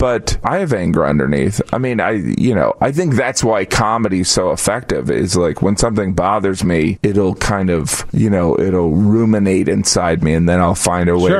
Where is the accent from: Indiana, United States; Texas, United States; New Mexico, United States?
Indiana, United States; I grew up in Northwest Indiana.